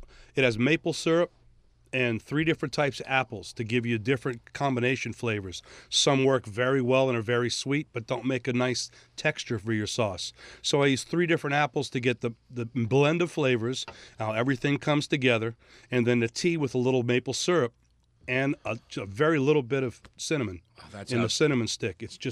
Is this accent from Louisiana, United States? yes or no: yes; Louisiana, United States; I mean, let's face it, I'm from Louisiana.